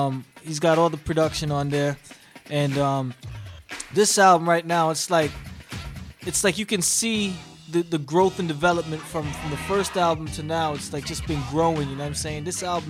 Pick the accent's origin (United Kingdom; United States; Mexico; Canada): Canada; Mississauga, Ontario; I grew up personally in Mississauga